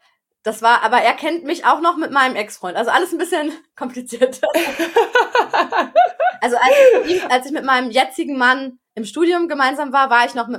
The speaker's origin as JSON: {"language": "German", "town": "Stuttgart", "region": "Baden-Württemberg", "country": "Germany", "lives_now": "France", "said": "Ah, und wir kommen beide also aus Stuttgart."}